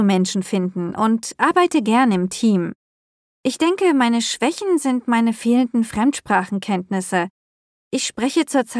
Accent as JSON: {"language": "German", "town": "Munich", "region": "Bavaria", "country": "Germany", "also_born_or_lived": "Augsburg", "said": "Und ich komme aus Süddeutschland, aus München. Ich bin am 16. September 1995 in Augsburg geboren. Ich wohne mit meinen Eltern und meiner Schwester zusammen in Giesing"}